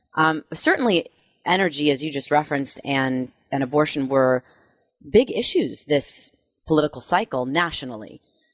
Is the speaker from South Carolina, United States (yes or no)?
no; California, United States; Yeah, I'm from California. I can tell you people have left my state to go to Texas and Florida.